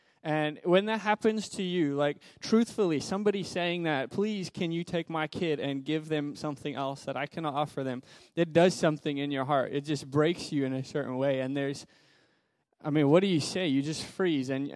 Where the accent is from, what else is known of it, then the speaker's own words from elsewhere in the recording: Zimbabwe; I thought about my life growing up in Zimbabwe the way that I did. Poverty in that circumstance is not necessarily new to me